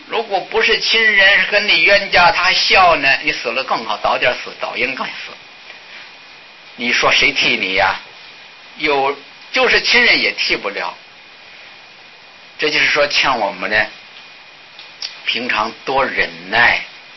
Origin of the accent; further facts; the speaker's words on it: North China, China; 我们小的时候在北方就听说这个事情